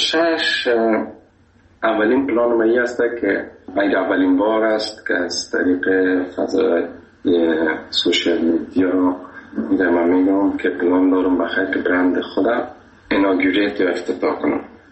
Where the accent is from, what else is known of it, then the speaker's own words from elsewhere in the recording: Afghanistan; من گفتم خودت از کجا هستی؟ گفتم از افغانستان.